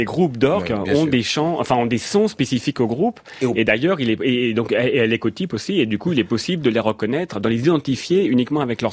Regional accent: Paris, Île-de-France, France; moi, je suis parisien, donc je vais pas avoir le même dialecte des Marseillais.

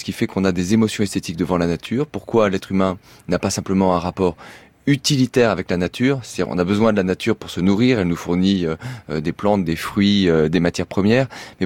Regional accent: Poitiers, Nouvelle-Aquitaine, France; born there; je suis né à Poitiers, en fait, et la campagne dont elle parle, c'est la campagne où j'ai grandi pendant toutes mes vacances.

